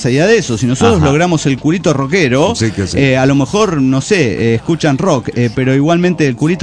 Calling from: Salta, Argentina; de Salta, Argentina.

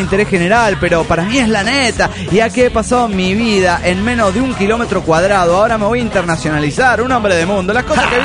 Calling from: Quito, Pichincha, Ecuador; Soy el gusano de Quito, Ecuador

